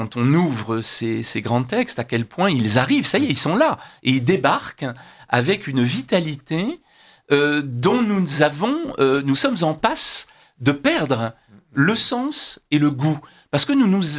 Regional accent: France; parce que chez nous, en France

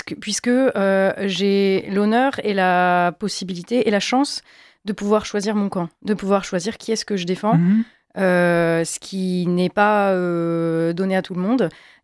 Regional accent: Longwy, Grand Est, France; also born or lived in Villerupt; j'ai grandi en Lorraine, j'ai grandi plus précisément d'ailleurs dans le nord de la Lorraine, d'abord à Villerue, puis à Longwy.

